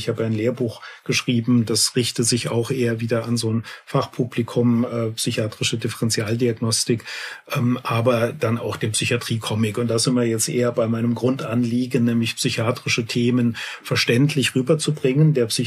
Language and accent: German; Rhineland-Palatinate, Germany; moved away; ich bin 54 Jahre alt. Ich komme ursprünglich, das darf man ja im Saarland gar nicht so sagen, ich komme aus der Pfalz, aber bin hier jetzt inzwischen seit gut 7 Jahren im Saarland wirklich heimisch geworden